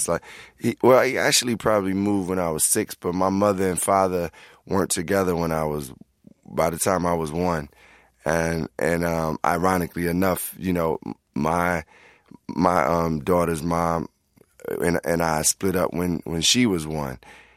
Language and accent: English; Chicago, Illinois, United States; But I mean, I love Detroit. I'm from Chicago